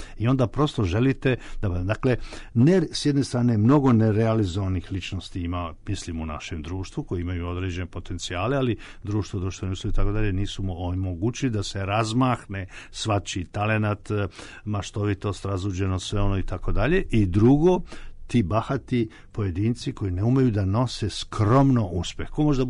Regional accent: Serbia; mi to imamo, nažalost, kao Srbi

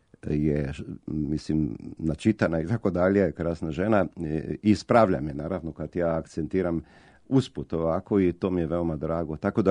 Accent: Maribor, Slovenia; Croatian is a second language; onda sam se selio u Maribor, moj rodni grad

